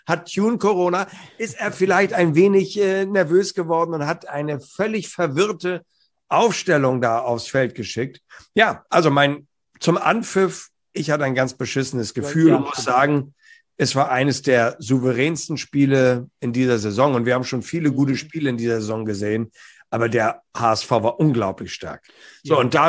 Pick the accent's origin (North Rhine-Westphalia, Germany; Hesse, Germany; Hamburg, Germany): Hamburg, Germany; als Hamburger heißt ja nicht Lebewohl, sondern heißt auf Wiedersehen